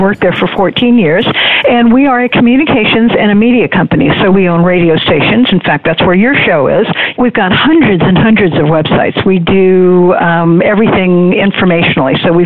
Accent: Los Angeles, California, United States; also born or lived in Detroit; I was born in Detroit. My parents are immigrants from England. And my dad decided to buy a business in California, so we moved to Los Angeles.

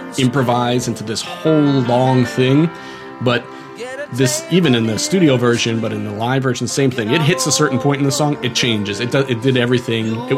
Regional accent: Long Island, New York, United States; I'm from Long Island originally.

